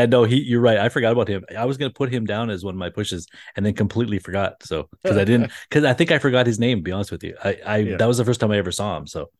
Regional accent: Canada; I had to sing it at some point, being a Canadian kid who loves hockey and also hates CM Punk.

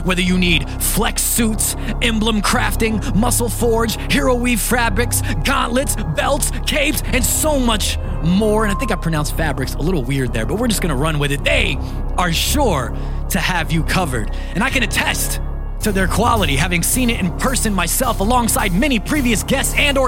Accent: Brooklyn, New York, United States; As you guys may or may not know, I am from Brooklyn. My family is from Brooklyn.

